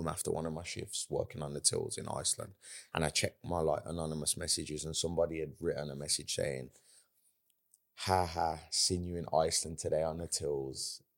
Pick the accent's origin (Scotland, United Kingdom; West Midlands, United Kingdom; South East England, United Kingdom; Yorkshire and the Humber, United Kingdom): West Midlands, United Kingdom; Birmingham; obviously he knew that I was from Birmingham